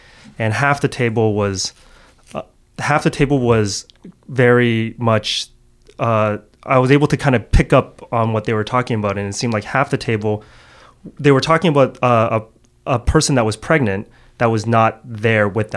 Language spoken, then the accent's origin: English; Newmarket, Ontario, Canada; born there; I'm second generation Korean Canadian, and I was born in the suburbs. I was born in Newmarket, Ontario, GTA. So I have a lot of, I guess, Canadiana in me as well. But my home was very, very. I grew up in a very, very Korean home.